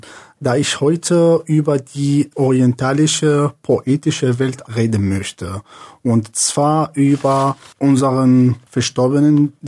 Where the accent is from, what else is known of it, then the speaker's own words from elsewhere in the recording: Syria; German is a second language; now in Germany; Ich komme aus Syrien und ich bin in Deutschland seit 2015.